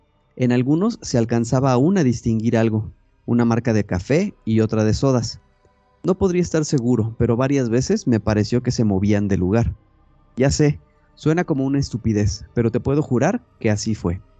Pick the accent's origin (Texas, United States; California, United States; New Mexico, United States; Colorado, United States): California, United States; born there; Soy hijo de inmigrantes y nací cerca de Los Ángeles. Mis padres migraron de México cuando eran jóvenes, pero tanto mis hermanos como yo nacimos aquí, en los Estados Unidos.